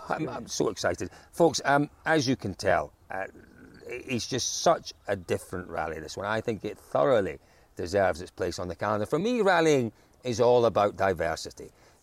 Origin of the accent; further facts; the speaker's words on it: Scotland, United Kingdom; as a Scotsman